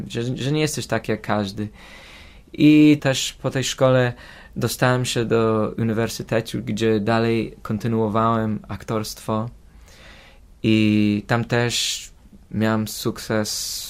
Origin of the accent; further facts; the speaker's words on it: Mississauga, Ontario, Canada; No i ja wychowałem się tutaj w Kanadzie, w Toronto area, tutaj Mississauga.